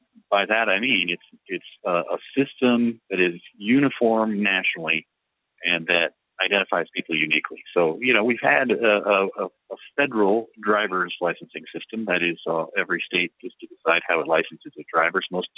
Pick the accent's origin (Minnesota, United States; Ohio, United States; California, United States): California, United States; now in Washington, United States; Well, I grew up in California, and during law school at Hastings College of Law in San Francisco, I was looking at the size and scope of the federal government